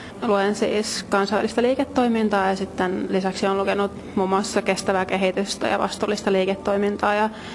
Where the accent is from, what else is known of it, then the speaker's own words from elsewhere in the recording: Raisio, Southwest Finland, Finland; also born or lived in Turku; olen Turusta kotoisin, alun perin Raisiosta. Olen 26-vuotias